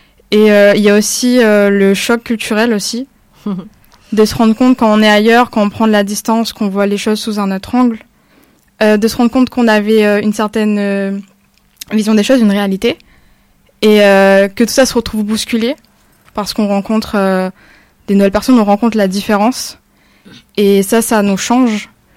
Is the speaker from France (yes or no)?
yes; Réunion, France; nous, en tant que Réunionnais